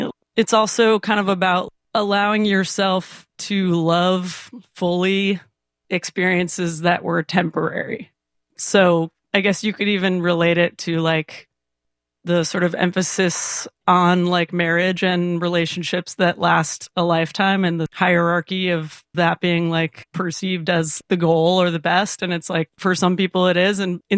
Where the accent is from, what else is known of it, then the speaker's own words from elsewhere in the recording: Iowa City, Iowa, United States; Yeah, so I grew up in Iowa City, Iowa, and I started playing the bass in the fourth grade